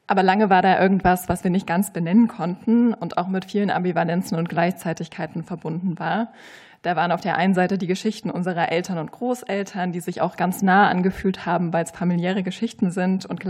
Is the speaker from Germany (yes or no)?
yes; East Germany, Germany; born or raised there